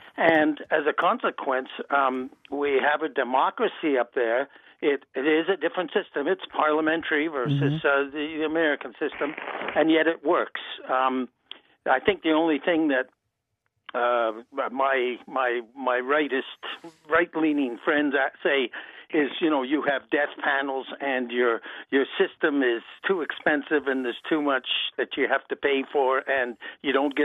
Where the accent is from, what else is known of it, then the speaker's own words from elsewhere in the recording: Canada; I am actually a Canadian